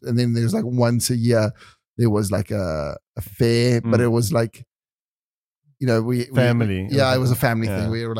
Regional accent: South Africa; we grew up in South Africa in this little tiny spot.

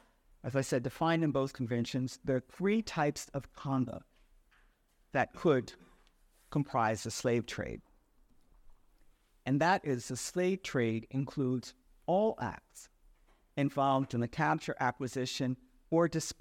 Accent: Philadelphia, Pennsylvania, United States; I'm from Philadelphia, and Ben Franklin is our patron saint

